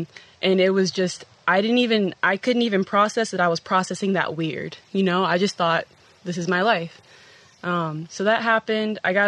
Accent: Georgia, United States; So I'm from Georgia. I'm 24 years old. And I play basketball.

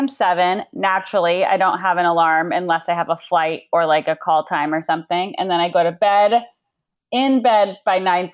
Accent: Arizona, United States; And like, we grew up in Arizona. So I think part of it was like you just like cool down right before you go to bed because it's so hot there.

